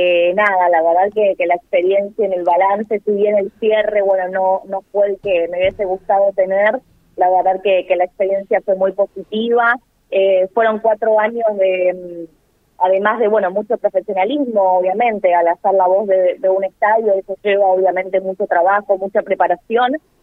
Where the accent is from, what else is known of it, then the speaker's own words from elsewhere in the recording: Buenos Aires, Argentina; born there; nací en Parque Patricios, en un barrio de acá de la ciudad de Buenos Aires, muy ligado al fútbol, muy ligado a Huracán.